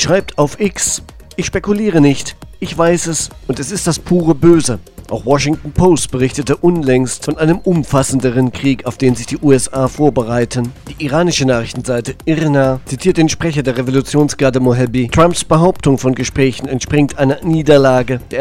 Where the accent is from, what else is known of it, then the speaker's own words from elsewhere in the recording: Thuringia, Germany; Zum Schluss noch Lustiges aus meiner Heimat Thüringen.